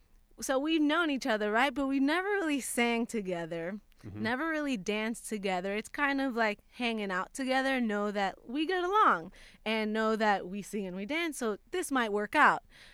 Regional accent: Puerto Rico; moved away as an adult; now in Los Angeles, United States; I'm from Puerto Rico. I had just moved

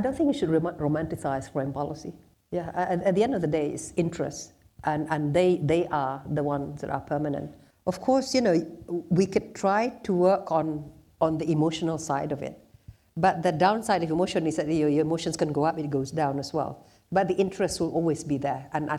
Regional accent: England, United Kingdom; I grew up in England.

